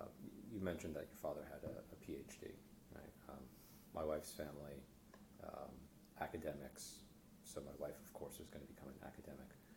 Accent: New York, United States; I'm a New Yorker, so I'm quite familiar with the Regents exams.

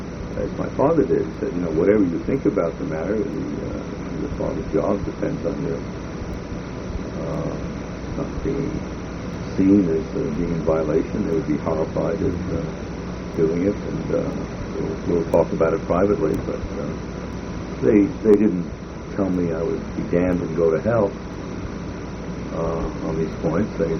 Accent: New York, United States; also born or lived in Montclair; I was born in Montclair, 6 months old. We moved to New York.

